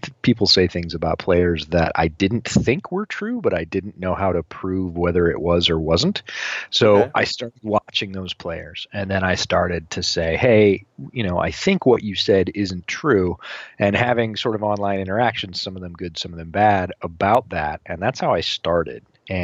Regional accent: Northeast, United States; Did a bunch of growing up in the Northeast and certainly followed, you know, football powerhouses in those days.

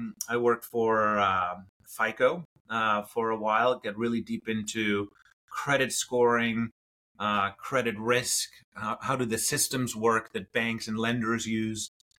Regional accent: Germany; moved away as an adult; now in United States; I was born in Germany and grew up there, came to the US for college, went to school on the East Coast in Philadelphia, Penn.

